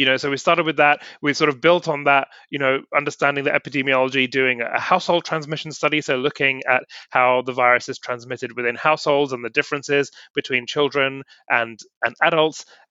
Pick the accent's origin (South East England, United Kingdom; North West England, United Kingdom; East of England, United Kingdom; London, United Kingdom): London, United Kingdom; I came back to the UK to start my pediatric clinical training and did that in London, which is my hometown and still very dear to me.